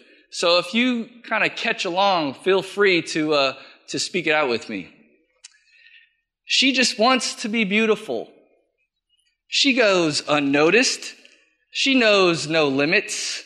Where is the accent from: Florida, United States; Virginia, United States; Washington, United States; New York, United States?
Florida, United States; Merritt Island; I was born and raised here in Merritt Island. I went to Tropical, I went to Jefferson, I went to Merritt Island High